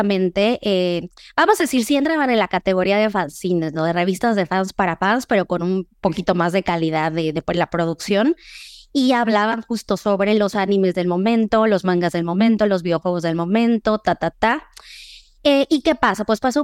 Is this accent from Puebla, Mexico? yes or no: no; Mérida, Yucatán, Mexico; yo he encontrado muy común el uso de este término en Mérida, Yucatán, que es de donde soy